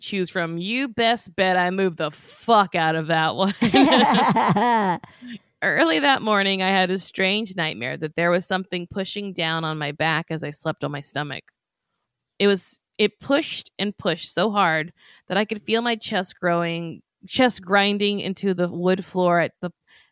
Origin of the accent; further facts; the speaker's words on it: Wyoming, United States; I'm from Wyoming, and two of my best friends are a married couple.